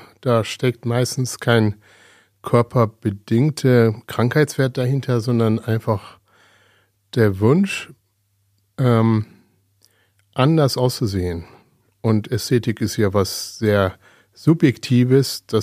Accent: Iran; Ich bin ja gebürtige Perser und komme aus dem Iran

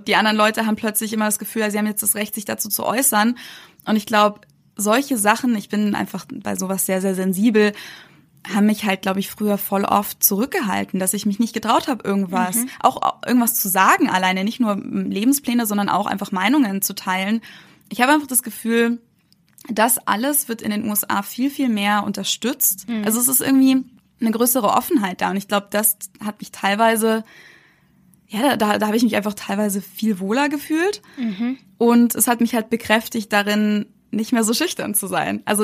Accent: Germany; meistens sage ich, ja, ich komme aus Deutschland

